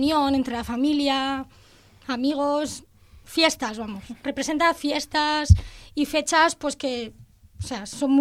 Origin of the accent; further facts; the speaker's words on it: Albaida, Valencian Community, Spain; Es un producto también muy típico de mi pueblo, Albaida.